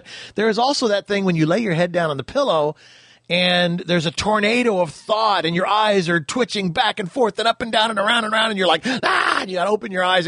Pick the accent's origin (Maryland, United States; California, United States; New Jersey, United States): California, United States; Ventura; Now, when I grew up in Ventura, California on the beach, and I was a surfer kid.